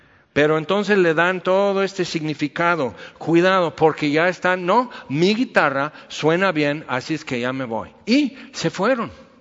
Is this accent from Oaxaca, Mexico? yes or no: no; Puebla, Mexico; y yo soy poblano, ¿y qué?